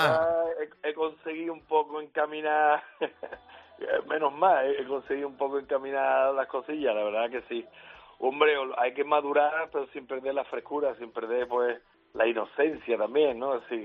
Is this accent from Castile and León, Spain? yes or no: no; Seville, Andalusia, Spain; medio galego, medio suizo como yo, que soy suizo trianero, pero nosotros somos todos de Sevilla, de la Alameda, de Triana.